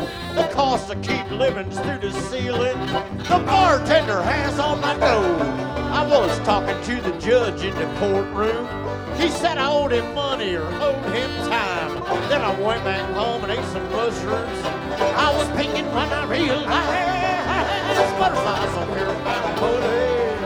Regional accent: Eureka Springs, Arkansas, United States; We're from Arkansas, Eureka Springs. And here's a little song about, Arkansas.

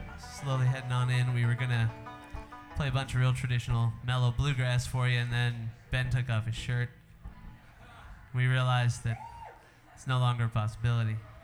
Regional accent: Netherlands; We're the … We're from Netherlands.

